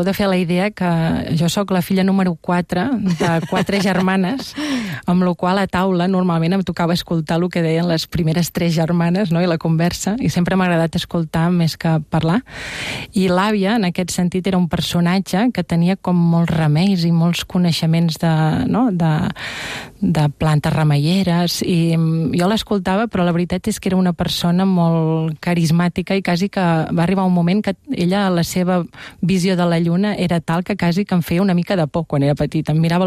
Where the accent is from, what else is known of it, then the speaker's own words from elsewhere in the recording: Catalonia, Spain; nosaltres ens l'estimem molt perquè som originaris del Penedès